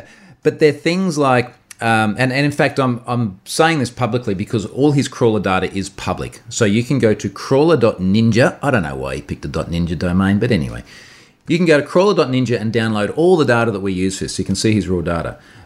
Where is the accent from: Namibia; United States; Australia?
Australia; because I'm Australian?